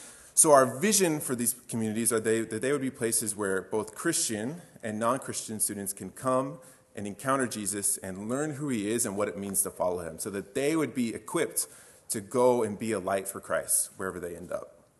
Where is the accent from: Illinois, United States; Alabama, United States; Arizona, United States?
Illinois, United States; Gibson City; I grew up in Gibson City, and as a kid, I remember going to Wednesday nights and VBS at the old church building.